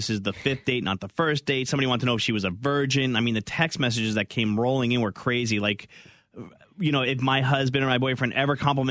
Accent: New Jersey, United States; And I don't get it either. I'm from Jersey.

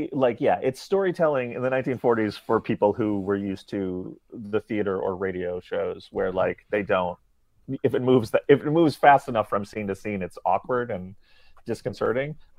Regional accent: New York City, New York, United States; But I think a lot of what I drew from in this was like growing up in New York City.

